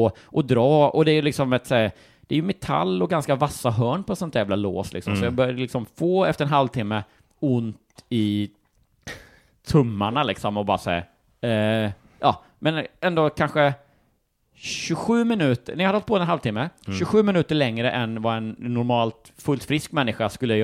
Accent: Småland, Sweden; jag är från Småland ändå.

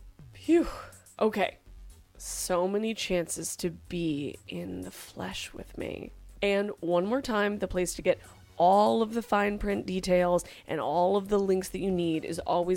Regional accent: California, United States; which is that I'm from California, so it is my cultural heritage.

